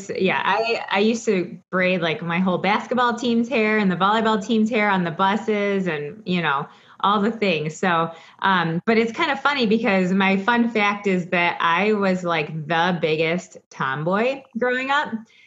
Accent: Peotone, Illinois, United States; also born or lived in Findlay, Ohio / Indiana; I am from Findlay, Ohio, is where I was born. So I am a Buckeye by birth, but we moved around quite a bit as a kid. I lived in Indiana for a while, and then I moved to Piatone, Illinois, when I was in junior high.

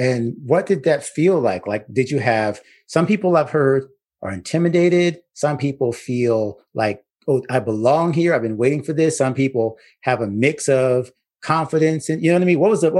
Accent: Pensacola, Florida, United States; now in South Florida, United States; I grew up in North Florida, where you are now closer to my hometown.

